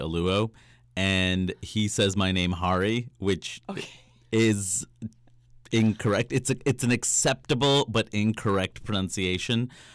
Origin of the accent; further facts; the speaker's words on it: Jackson Heights, New York, United States; I grew up in Jackson Heights, New York, which might be the most diverse place of the most diverse place.